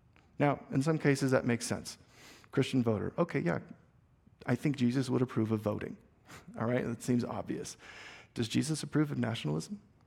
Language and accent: English; the South, United States; Now, I come from the South. We have this fun word called y'all.